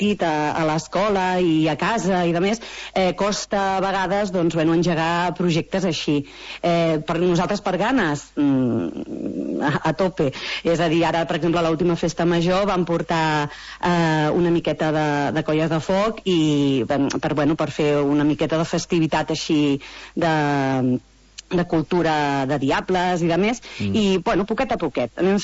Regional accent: Begur, Catalonia, Spain; aquí, som de Begur, no?

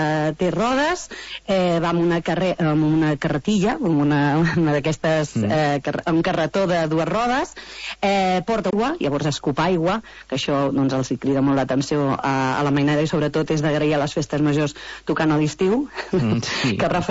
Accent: Begur, Catalonia, Spain; aquí, som de Begur, no?

